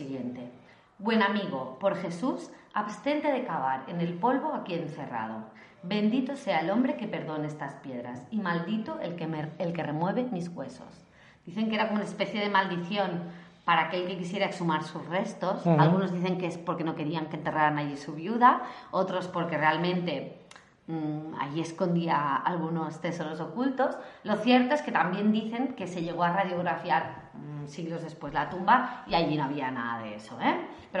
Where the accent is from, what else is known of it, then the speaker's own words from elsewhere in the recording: Catalonia, Spain; como buenos catalanes que celebramos